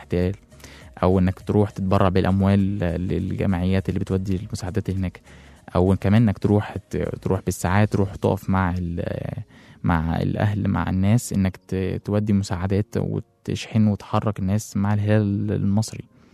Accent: Egypt; يعني مثلا احنا كمصريين احنا مش عايشين لوحدنا على ظهر هذا الارض

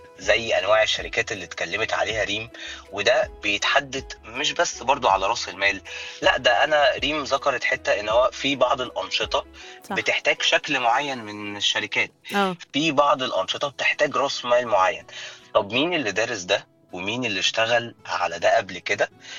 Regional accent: Egypt; لان احنا عندنا في مصر احنا في وقت من الاوقات ممكن يطلع قرار

